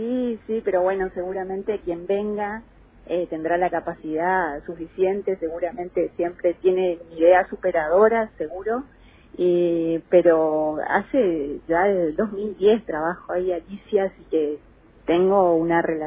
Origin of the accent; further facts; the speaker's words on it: Pozo Azul, Misiones, Argentina; De donde soy yo